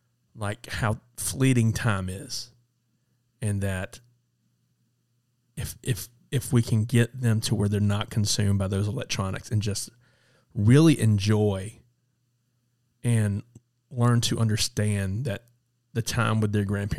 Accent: the South, United States; For those of you who don't know what supper is, real quick, I'm from the South, guys.

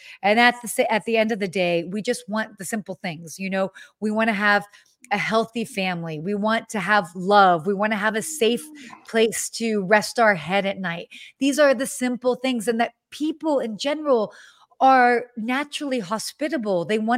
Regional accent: Allentown, Pennsylvania, United States; born there; I'm not from there. Okay. I was born in Allentown, Pennsylvania.

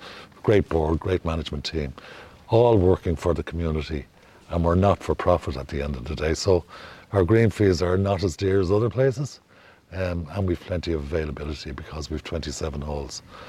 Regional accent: Dublin, Leinster, Ireland; moved away as an adult; now in Belmullet, Ireland; I came in 1999 from Dublin.

